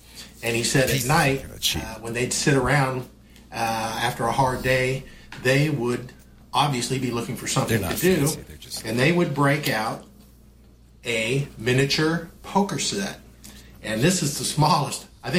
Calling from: Atlanta, Georgia, United States; I'm calling you from Atlanta, Georgia.

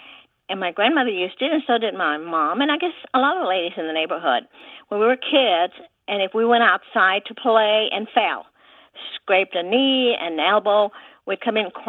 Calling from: Dallas, Texas, United States; I'm calling from Dallas.

